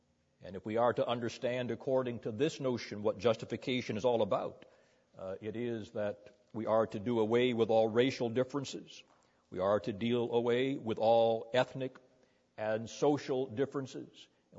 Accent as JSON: {"language": "English", "town": "Greenville", "country": "United States", "said": "I am from Greenville."}